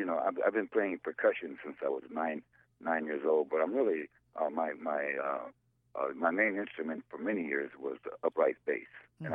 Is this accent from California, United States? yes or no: yes; Monrovia, California, United States; I grew up in the Monrovia, California, is in Los Angeles County, and I grew up there up until probably around my 20 years.